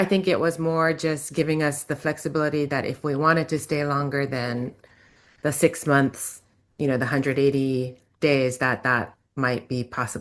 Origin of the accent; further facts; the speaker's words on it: Hawaii, United States; now in San Francisco, United States; So we're originally from Hawaii, but have been living in San Francisco for the last 30 years or so. We're both of Japanese descent, enjoy going to Japan